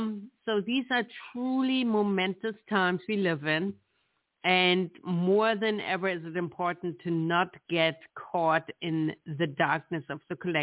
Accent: Germany; It reminds me of growing up in Germany, where we celebrated in Christmas the birth of Jesus

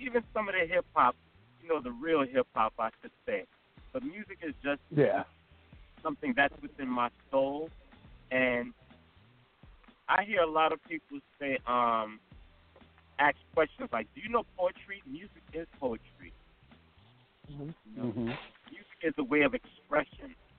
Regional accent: Brooklyn, New York, United States; see, I'm from Brooklyn, okay?

